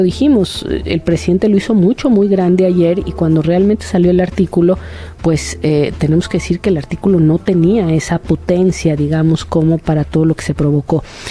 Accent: Mexico; ante la gran debate que tenemos enfrente como mexicanos y como sociedad

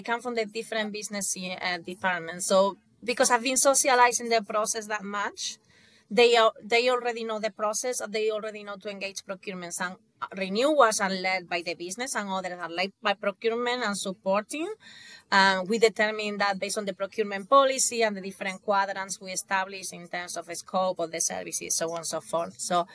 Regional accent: Granada, Andalusia, Spain; I know you are in Malaga, well, in Granada, my hometown.

